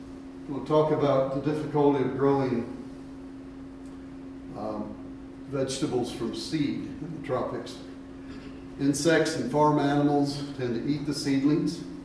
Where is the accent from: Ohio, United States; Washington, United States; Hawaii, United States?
Ohio, United States; Where I grew up in Ohio, farmers put up hay in the summer